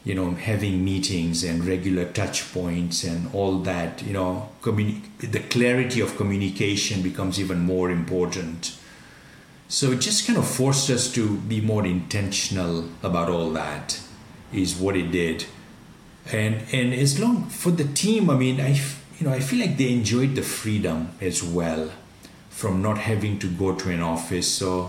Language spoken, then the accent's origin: English; Kenya; I was born and raised in Africa, in Kenya. I'm an Indian ancestry, but born and raised in Kenya.